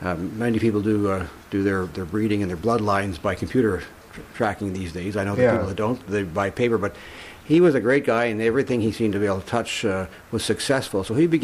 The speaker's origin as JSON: {"language": "English", "town": "Elmira", "region": "Ontario", "country": "Canada", "tie": "born or raised there", "also_born_or_lived": "Kitchener", "said": "I live in Elmira. I was born in Kitchener but raised in Elmira and have continued to live there all my life. But I really come out of a farming background of family."}